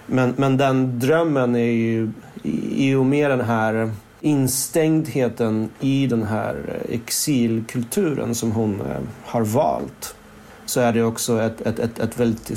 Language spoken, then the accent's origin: Swedish; Sweden; Swedish is a second language; jag växte upp i Sverige, så lärde jag mig svenska, så började jag skriva på svenska.